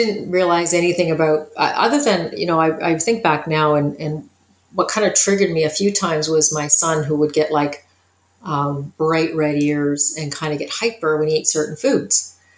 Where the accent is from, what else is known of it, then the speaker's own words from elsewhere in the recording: Hamilton, Ontario, Canada; I was born and raised in Hamilton, Steel City. I basically never really left Hamilton. Didn't really do much traveling outside of Canada. I was down east in Nova Scotia. That's where my family is from, actually. My parents are from Nova Scotia.